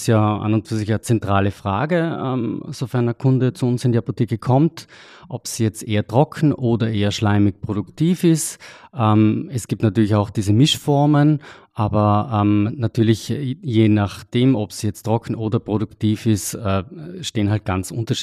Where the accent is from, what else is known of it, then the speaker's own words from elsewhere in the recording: Trentino-Alto Adige, Italy; Ich komme aus Südtirol, aus einem sehr ländlichen Bereich